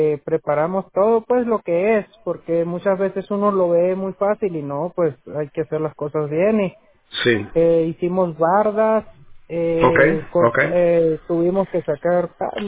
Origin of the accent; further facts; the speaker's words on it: Mexico; moved away as an adult; Yo soy de México, vivía en México, trabajaba en una mina de oro allá.